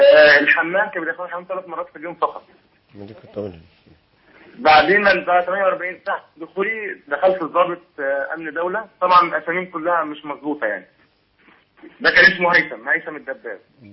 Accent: Palestine; انا فلسطيني الجنسية.

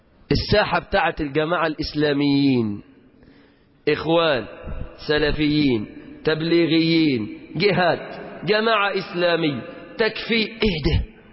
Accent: Egypt; اللهم احفظ بلادنا مصر

